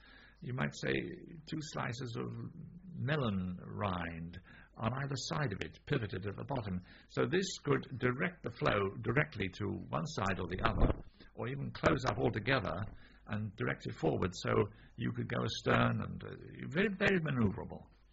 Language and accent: English; Jersey; born there; Well, you see, I say I was born in Jersey. My parents were in Jersey.